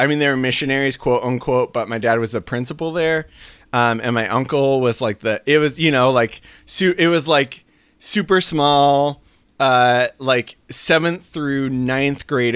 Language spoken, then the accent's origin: English; Oregon, United States; also born or lived in China; Yes, I grew up in Southern Oregon. My dad was a pastor, so I grew up in the church.